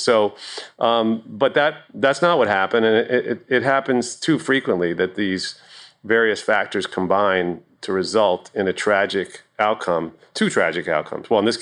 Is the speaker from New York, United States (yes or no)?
yes; New York, United States; Of course, I'm from New York, so I sound ridiculous.